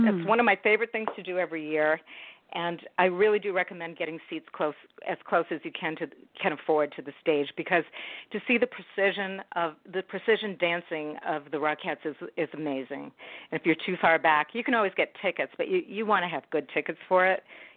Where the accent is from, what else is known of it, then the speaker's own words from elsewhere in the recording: Swampscott, Massachusetts, United States; born there; now in New York, United States; I may not have the accent, but I was born in Boston, north of Boston in a little town called Swampscott. And I moved to New York.